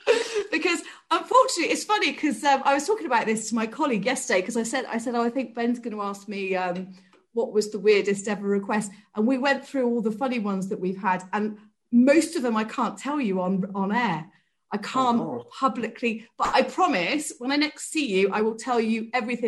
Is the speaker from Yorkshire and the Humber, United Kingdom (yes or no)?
no; Bristol, South West England, United Kingdom; I'm from Bristol